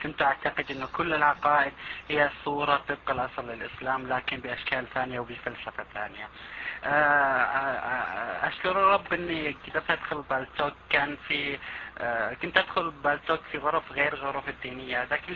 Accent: Saudi Arabia; أنا طبعا من السعودية، فتعرفون الجو المغلق في السعودية

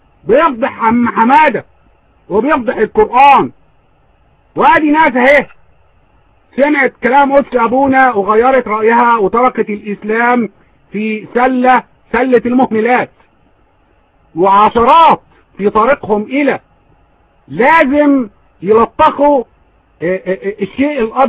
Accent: Egypt; زي ما بيقولوا عندنا في مصر

